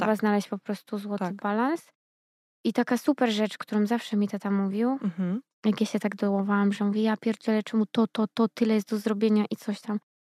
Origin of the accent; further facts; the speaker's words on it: Kraków, Lesser Poland, Poland; Ja jestem z Huty, więc z Krakowa.